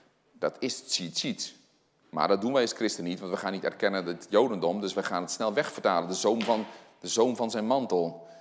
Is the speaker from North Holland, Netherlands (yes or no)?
no; Gouda, South Holland, Netherlands; Ik kom uit Gouda.